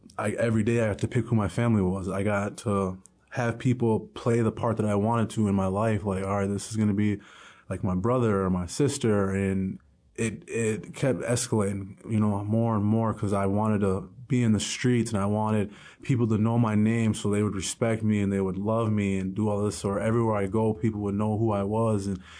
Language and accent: English; Minneapolis, Minnesota, United States; And growing up in South Minneapolis in the 90s, it was, my family was filled with drugs and violence and gangbanging and the whole dope lifestyle.